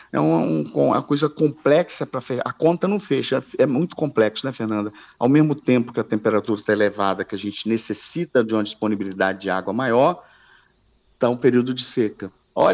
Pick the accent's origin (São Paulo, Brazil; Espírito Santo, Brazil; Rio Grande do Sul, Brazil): Espírito Santo, Brazil; Alegre; A minha terra, o Alegre, lá